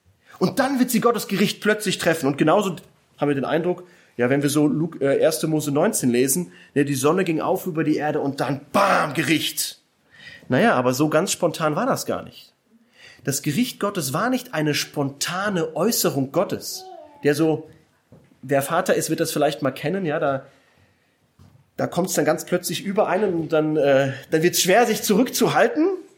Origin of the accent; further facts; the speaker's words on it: Hesse, Germany; ich komme ja aus Hessen